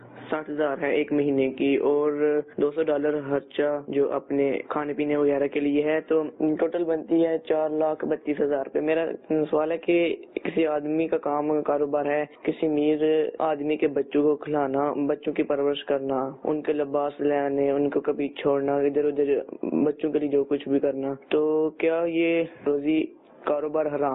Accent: Gujrat, Punjab, Pakistan; میرا تعلق گجرات سے ہے.

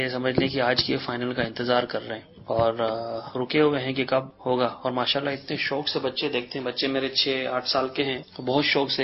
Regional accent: India; now in Dubai, United Arab Emirates; میں دبئی سے بات کر رہا ہوں اور میرا تعلق انڈیا سے ہے. میں چارٹرڈ اکاؤنٹنٹ ہوں انڈیا سے

